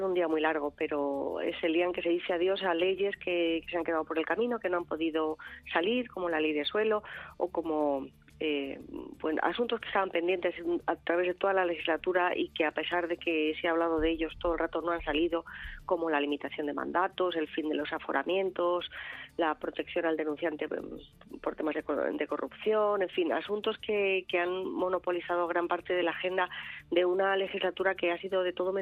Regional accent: Madrid, Community of Madrid, Spain; los que tenemos que sufrir el programa, que somos los madrileños, ¿no?

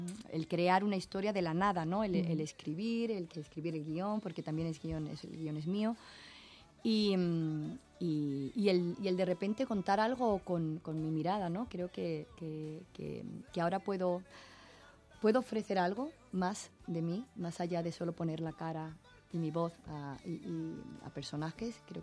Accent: Spain; el hecho de estar yo como actriz española

